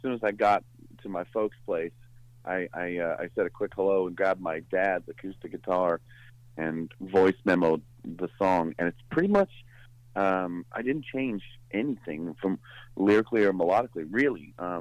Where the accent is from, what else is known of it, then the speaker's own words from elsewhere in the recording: Pembroke, Ontario, Canada; Ottawa airport and Pembroke, Ontario one day in about an hour and 45 minutes. Just driving back home to my hometown to visit my folks and friends and family